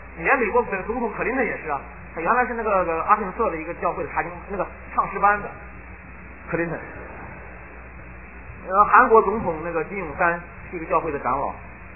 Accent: China; 我们中国人说他做事真绝呀。

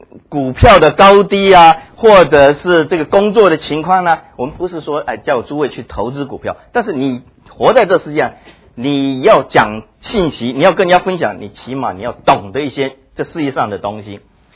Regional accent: China

